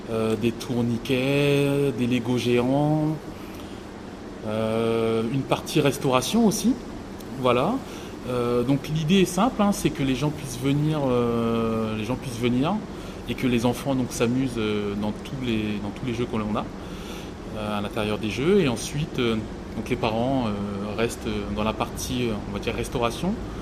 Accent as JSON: {"language": "French", "town": "Crépy", "region": "Hauts-de-France", "country": "France", "tie": "born or raised there", "said": "donc crépinois depuis bientôt presque 40 années on va dire, à peu près. Voilà, je suis co-gérant d'Aventura Park. Puis donc j'ai 41 ans et j'habite à Crépy."}